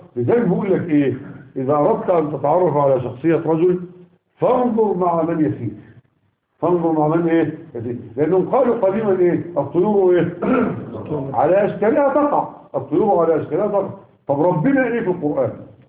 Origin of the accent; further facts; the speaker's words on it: Egypt; ولذلك تجد ان كثيرا عندنا في مصر رجالا ونساء يحلفون بغير الله